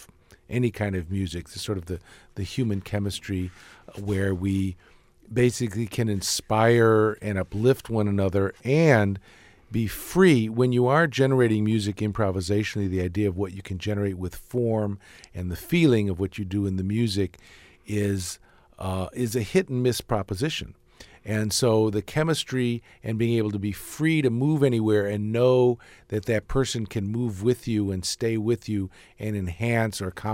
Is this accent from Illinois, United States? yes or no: yes; Chicago, Illinois, United States; I'm from Chicago originally.